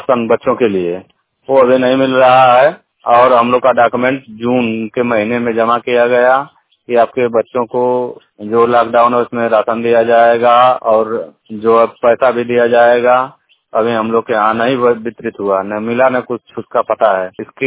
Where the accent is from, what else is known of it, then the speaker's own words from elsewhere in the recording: Adaspur Khurd, Uttar Pradesh, India; ग्राम अदासपुर खुर्द सजाबाद जिला गाजीपुर का रहने वाला हूँ।